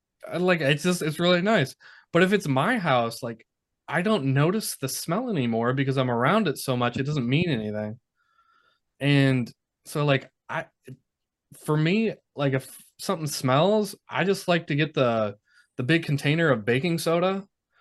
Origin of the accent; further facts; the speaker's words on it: United States; I don't know about you guys, but I am an American through and through.